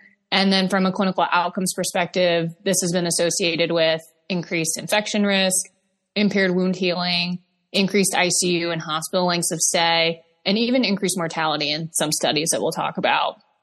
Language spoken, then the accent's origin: English; Michigan, United States; now in Baltimore, United States; I am originally from Michigan and moved south for undergrad at the University of Alabama before coming back to Michigan to complete pharmacy school at Wayne State University in Detroit.